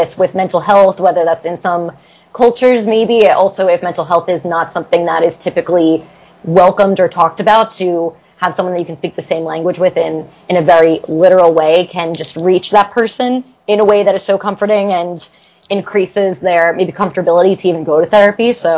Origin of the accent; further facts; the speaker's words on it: New Jersey, United States; And I will admit, I didn't go very far. I'm from New Jersey.